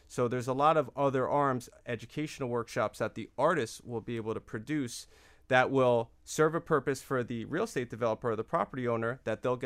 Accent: Florida, United States; I'm from Broward County, born and raised. I started Choose 954 as a social movement to cultivate arts and culture in Broward.

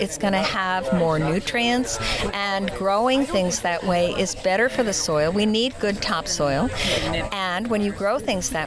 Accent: Minneapolis, Minnesota, United States; I'm from the Twin Cities.

